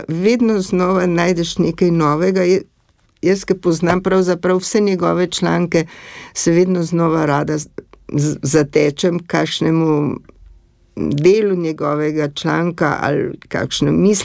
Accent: Prekmurje, Slovenia; Jaz vedno rečem, da sem iz Prekmurja doma

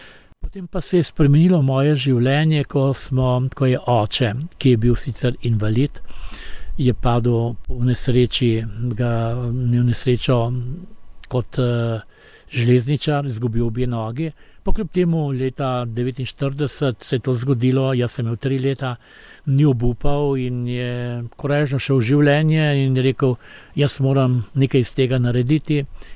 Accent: Ljubljana, Slovenia; Res je, jaz sem Ljubljančan, rojen na Kodeljevem, živel na Kodeljevem

